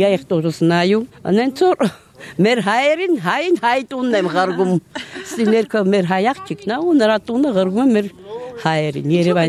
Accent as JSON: {"language": "Armenian", "region": "Tbilisi", "country": "Georgia", "lives_now": "Sighnaghi, Georgia", "said": "Թեվլիզացի եմ։"}